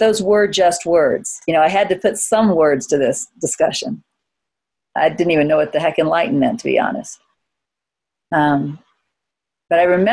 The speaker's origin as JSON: {"language": "English", "country": "United States", "said": "you know, I'm an American and we're not used to that kind of thing."}